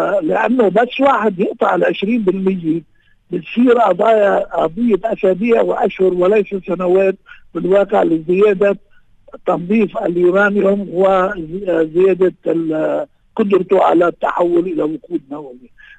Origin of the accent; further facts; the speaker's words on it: Kfarakka, North Governorate, Lebanon; من يومين طلعت دورية من قوى الأمن بقريتي كفرقاء التي أنا رئيس بلديتها هذه بالكورة